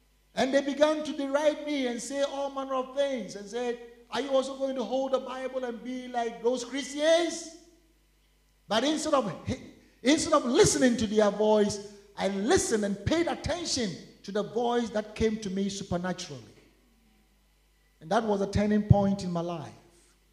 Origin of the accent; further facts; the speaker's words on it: Cape Coast, Central Region, Ghana; the AOG in Cape Coast, my hometown.